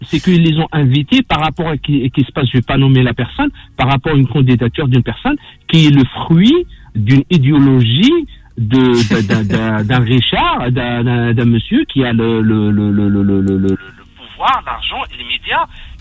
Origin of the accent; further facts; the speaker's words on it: Alfortville, Île-de-France, France; Moi, je suis d'Alfortville